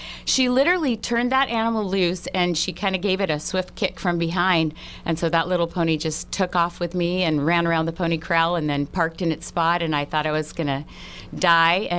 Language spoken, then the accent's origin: English; Santa Rosa, California, United States; I grew up on Sonoma Avenue, always had a passion for horses, didn't own horses. But at 8 years of age, I found my way up to Haworth Park in Santa Rosa